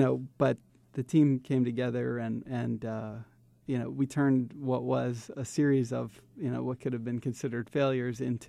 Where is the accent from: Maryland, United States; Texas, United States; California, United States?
Maryland, United States; Baltimore; My mother is from Puerto Rico, I grew up here in Baltimore